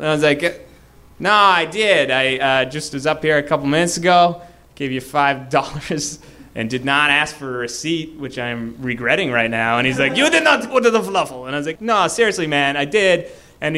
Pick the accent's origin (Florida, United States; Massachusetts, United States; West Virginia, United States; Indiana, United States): Massachusetts, United States; Boston; I'm from Boston.